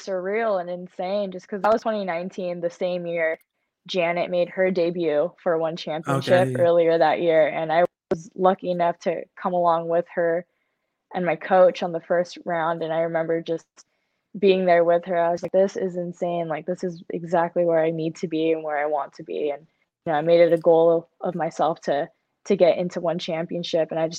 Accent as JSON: {"language": "English", "town": "Los Angeles", "region": "California", "country": "United States", "tie": "born or raised there", "lives_now": "Redondo Beach, United States", "said": "I love it here in California, born and raised here. I'm pretty much live and was born in the South Bay of Los Angeles in SoCal."}